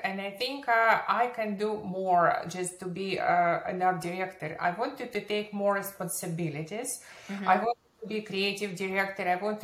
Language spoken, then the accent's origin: English; Kyiv, Ukraine; moved away as an adult; Originally, I came from Kiev in Ukraine. It's 13 years ago.